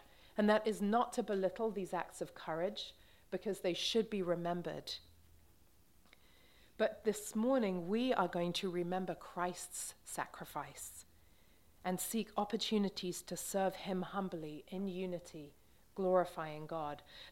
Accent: England, United Kingdom; I was thinking about this when I grew up in England. I grew up in my kind of 5 to 15, when I was that age

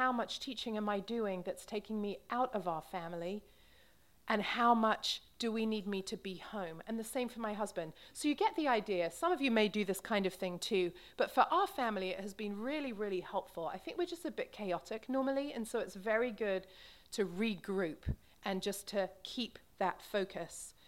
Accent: England, United Kingdom; accent: English; So hopefully my English accent will keep you awake well enough to get us through this last amazing chapter and verses that we're going to look at.

